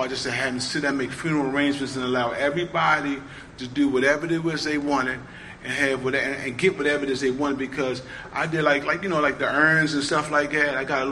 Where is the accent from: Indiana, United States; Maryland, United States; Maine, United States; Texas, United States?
Maryland, United States; Baltimore; now in Dundalk, United States; Like, I'm from Baltimore City. I live in Dundalk, but I'm from Baltimore City.